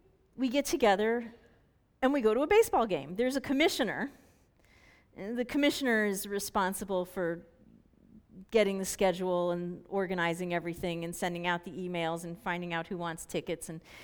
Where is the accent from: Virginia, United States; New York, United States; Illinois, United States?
New York, United States; But I grew up in New York. And so when you grow up in a big city like